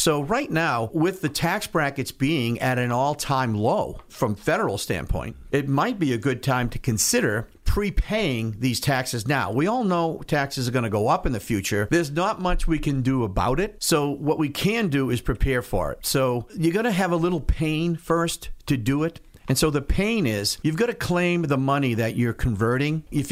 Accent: Plymouth, Massachusetts, United States; we do have a satellite office in Plymouth as well, because that's my hometown.

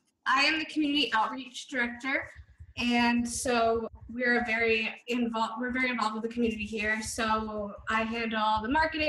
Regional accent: Massachusetts, United States; moved away as an adult; now in Maine, United States; And I am from Massachusetts originally, and I went to school in Vermont, University of Vermont, and moved to Maine to teach cooking and nutrition

